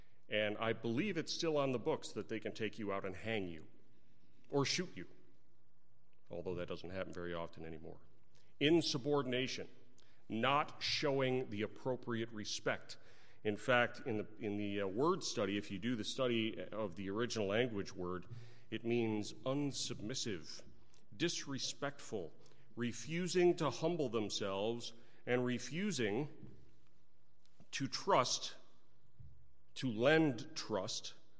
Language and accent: English; Texas, United States; when I was growing up in Texas, the back of the bus was where all the bad stuff happened.